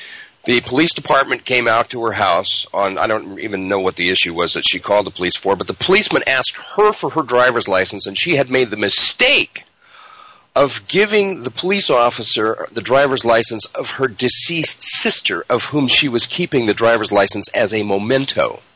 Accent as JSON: {"language": "English", "country": "United States", "said": "and I grew up thinking that this was the best place in the world to live, that I'm an American, I live in a constitutional republic"}